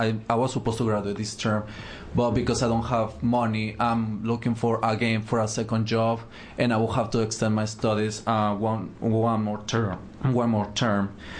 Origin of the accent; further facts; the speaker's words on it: Mexico; English is a second language; International students, I'm from Mexico, international students don't have access to financial aid